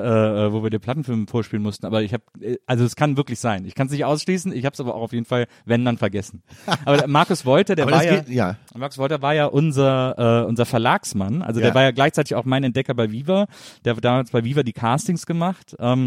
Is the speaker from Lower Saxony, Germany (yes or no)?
no; Wesseling, North Rhine-Westphalia, Germany; Ich komme aus Wesseling, zwischen Köln und Bonn.